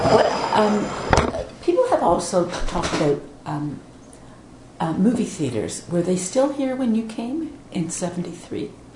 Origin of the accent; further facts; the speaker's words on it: Montreal, Quebec, Canada; also born or lived in California; You know, I grew up in Montreal. There was one library with English books. It was on Dorchester.